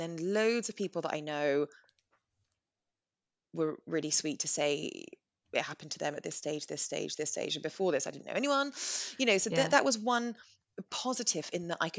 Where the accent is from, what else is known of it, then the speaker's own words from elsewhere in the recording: England, United Kingdom; We're English, right?